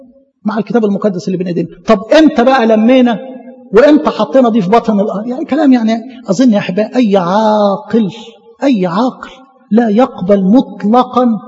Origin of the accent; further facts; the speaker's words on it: Egypt; في الأقصر عندنا في مصر